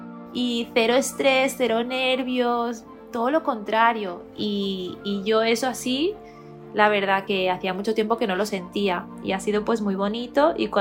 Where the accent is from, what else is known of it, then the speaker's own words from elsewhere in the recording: Barcelona, Catalonia, Spain; lo hemos dado aquí en Barcelona, que es mi ciudad natal